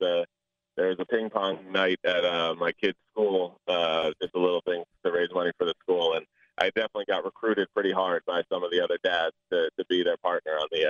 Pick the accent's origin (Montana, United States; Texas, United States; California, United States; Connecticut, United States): Connecticut, United States; also born or lived in New York; I grew up in Connecticut, just an hour from there. I was born in New York, so I had a ton of family and friends that were in the area